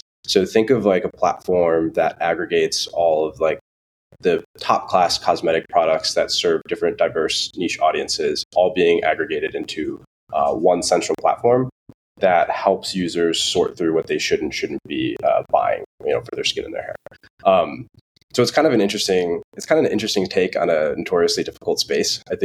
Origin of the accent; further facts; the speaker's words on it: Itasca, Illinois, United States; I'm actually from, I say I'm from Chicago, but I get a lot of flack for that because technically I'm from the Chicago suburbs. I grew up in a really small town called Itasca.